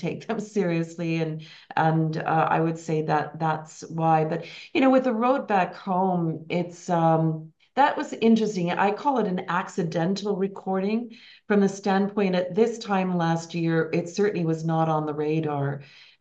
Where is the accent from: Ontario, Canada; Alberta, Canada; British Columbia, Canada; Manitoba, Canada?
Manitoba, Canada; Winnipeg; But also in Winnipeg, where I grew up in Manitoba, and when I moved to Winnipeg